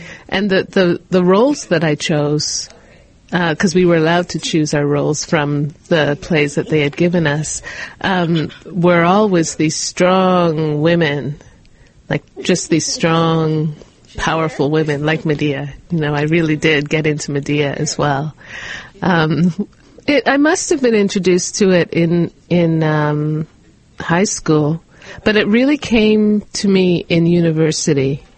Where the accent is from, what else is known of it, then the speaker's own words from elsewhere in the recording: Toronto, Ontario, Canada; also born or lived in England / Montreal; mom's from Grenada, and my father is from St. Vincent, and I was born in England. So when we came to Canada, we actually immigrated to Montreal. And then about age 8 or so, grade 2, I moved to Toronto.